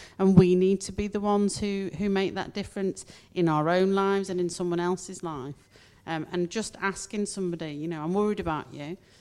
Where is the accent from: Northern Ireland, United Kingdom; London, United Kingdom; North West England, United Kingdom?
North West England, United Kingdom; Chorley; I'm not from Liverpool. You know, I'm like you, Mick. I'm a Chorley person.